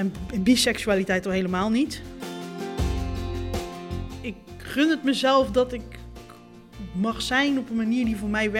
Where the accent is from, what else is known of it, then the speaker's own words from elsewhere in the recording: North Brabant, Netherlands; born there; Ik kom uit Brabant, althans daar ben ik geboren. Mijn ouders komen uit Rotterdam, dus ik heb in mijn opvoeding toch wel iets anders meegekregen dan alleen maar het Brabantse.